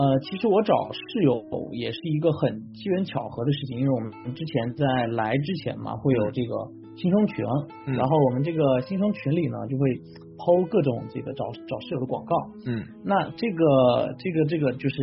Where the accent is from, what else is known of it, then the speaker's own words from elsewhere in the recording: Xiamen, Fujian, China; now in Seattle, United States; 然后我来自中国福建厦门。对，然后来到西雅图呢